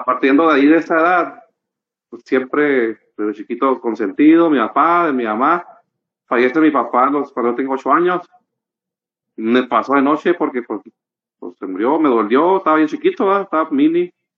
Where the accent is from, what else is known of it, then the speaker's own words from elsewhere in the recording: Chihuahua, Mexico; born there; nací en Chihuahua, ¿verdad? Nací en Chihuahua. Sí, pues, estaba ahí. Mi tierra amada, que amo y siempre voy a amar.